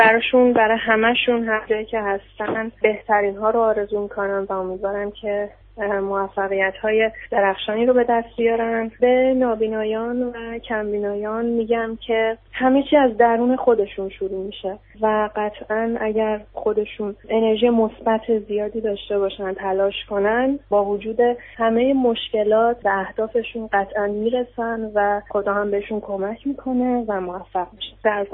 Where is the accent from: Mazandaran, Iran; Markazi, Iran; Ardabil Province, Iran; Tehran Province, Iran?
Tehran Province, Iran; Shahriar; از استان تهران، شهر شهریار.